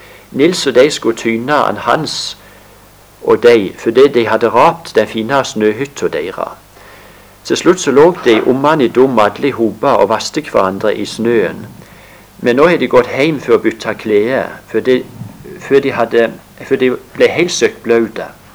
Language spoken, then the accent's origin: Norwegian; Egersund, Rogaland, Norway; og er 44 år gammel. Jeg er født i Egersund by, og jeg er tredje generasjon innfødt bymann.